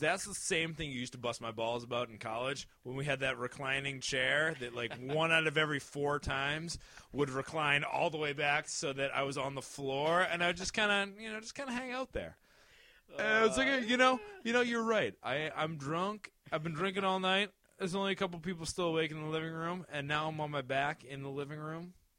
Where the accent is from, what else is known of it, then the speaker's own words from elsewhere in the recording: Massachusetts, United States; I'm from the South Shore.